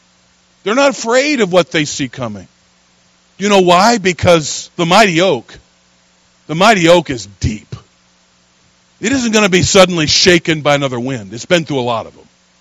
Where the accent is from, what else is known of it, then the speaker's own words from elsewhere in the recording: the American West, United States; we're from the American West, where things are a lot more arid in many places than maybe more so here in the Midwest.